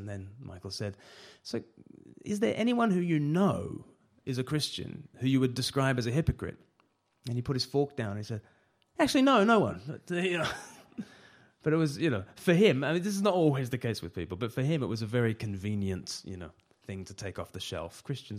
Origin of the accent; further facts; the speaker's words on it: Australia; now in United Kingdom; As an Australian living in the UK, I'm often reminded of sporting results unbidden.